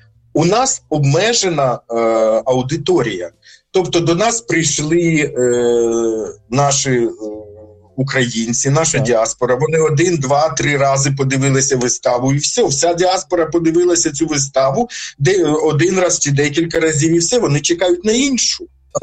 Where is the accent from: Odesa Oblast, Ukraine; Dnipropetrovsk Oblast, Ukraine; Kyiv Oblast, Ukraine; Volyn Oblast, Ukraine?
Kyiv Oblast, Ukraine; Bila Tserkva; я сам з Чорнобильської зони, я все життя прожив в четвертій зоні забруднення.